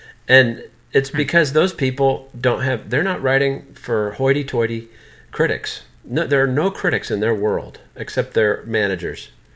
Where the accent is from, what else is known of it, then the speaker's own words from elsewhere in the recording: Texas, United States; I'm from Texas.